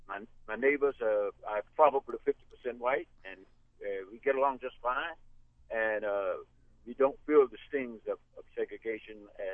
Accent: the South, United States; I came here from the South, so I know what segregation was and what it was all about.

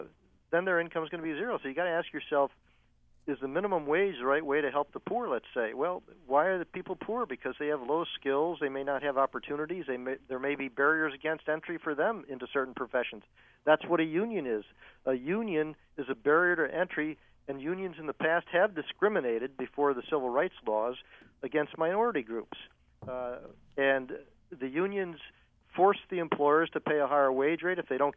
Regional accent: Buffalo, New York, United States; when I grew up in Buffalo, where I worked one summer.

